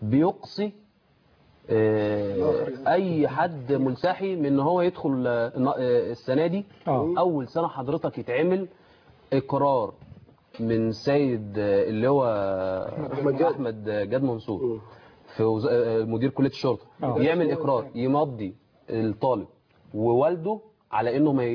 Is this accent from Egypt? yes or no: yes; Egypt; كلنا كمصريين